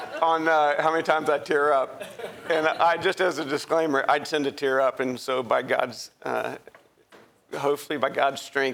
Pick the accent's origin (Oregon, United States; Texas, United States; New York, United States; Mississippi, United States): Texas, United States; Dallas; I grew up in Dallas. I went to Holland Park High School. I'm the youngest of four boys.